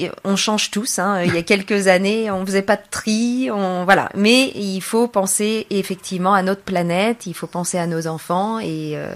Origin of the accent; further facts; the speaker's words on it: Paris, Île-de-France, France; born there; je dirais que je suis née parisienne, mais je suis occitane de cœur.